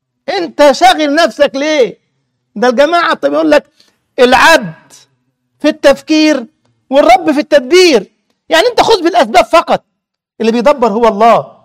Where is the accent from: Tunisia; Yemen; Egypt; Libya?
Egypt; ده كان الناس البسطاء يا واد يا أيمن عندنا في مصر كبار السن